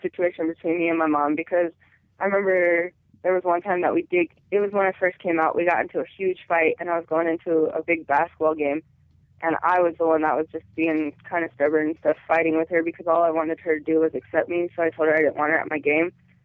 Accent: Colorado, United States; Colorado.

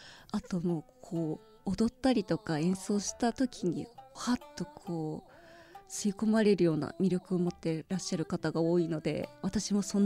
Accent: Tokyo, Japan; あ、出身東京なんですよ。なんで芸者さんをやりにだけ横浜に来るっていう感じです

